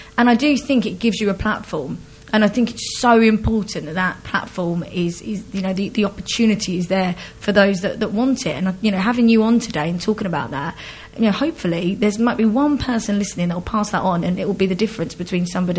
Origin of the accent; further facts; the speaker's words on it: Basildon, East of England, United Kingdom; it always goes back to born and bred in Basildon, you know, even worse, not even worse, but Pitsy, you know. And I never forget my roots.